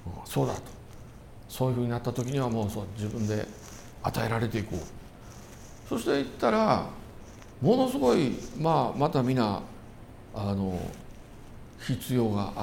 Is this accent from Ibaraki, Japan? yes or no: yes; Hitachi, Ibaraki, Japan; 私の地元はもう日立ですからね